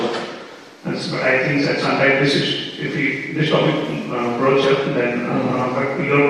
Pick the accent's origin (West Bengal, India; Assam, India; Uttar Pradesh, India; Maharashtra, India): Uttar Pradesh, India; Varanasi; English is a second language; I come from Varanasi, Prabhu, so land of Siva